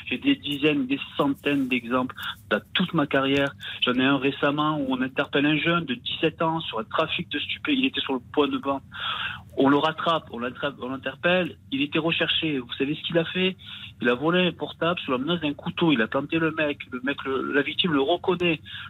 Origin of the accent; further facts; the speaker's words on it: Marseille, Provence-Alpes-Côte d'Azur, France; Moi, je vis dans les quartiers nord. Je suis un enfant de, je suis marseillais. J'ai grandi dans la Marseille. Je suis un fils d'immigré.